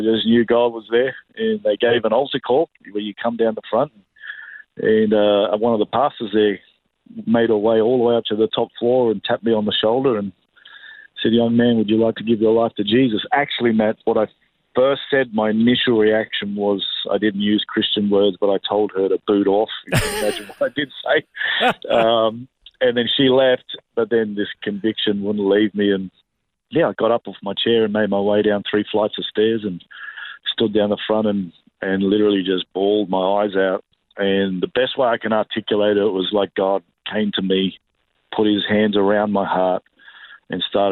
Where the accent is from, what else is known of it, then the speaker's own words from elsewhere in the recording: Sydney, New South Wales, Australia; Sydney. So I'm a Sydney boy.